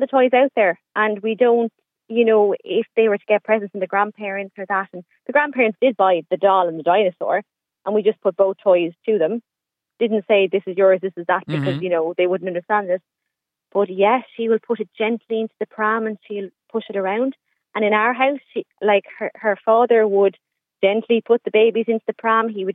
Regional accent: County Carlow, Ireland; I'm actually from Carlow

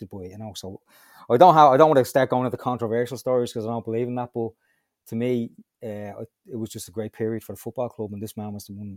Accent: Donnycarney, Leinster, Ireland; Well, Dunnycarney, so yeah, it is local to me.

